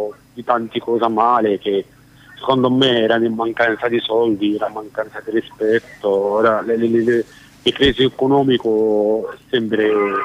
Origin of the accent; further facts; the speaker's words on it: Egypt; Sì, io comunque sono egiziano